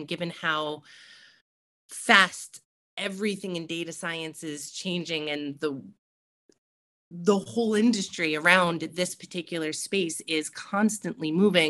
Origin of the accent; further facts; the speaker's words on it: New York, United States; now in United Kingdom; I mean, I came from New York, which is, if you make it there, you make it everywhere.